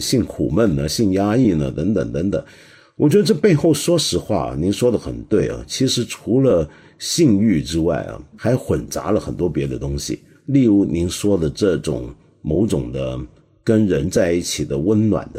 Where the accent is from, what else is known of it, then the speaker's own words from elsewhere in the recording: China; 我们中国人啊大概呢还是围观的多，看热闹吃瓜的多